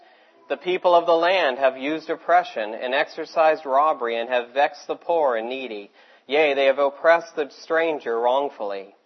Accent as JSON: {"language": "English", "country": "United States", "accent": "American", "said": "But they heard my American accent, and they were, I was just stupid, you know."}